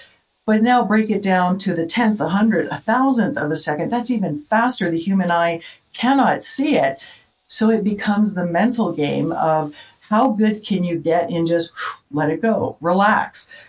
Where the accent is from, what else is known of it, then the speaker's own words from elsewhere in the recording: Toronto, Ontario, Canada; I grew up in Toronto.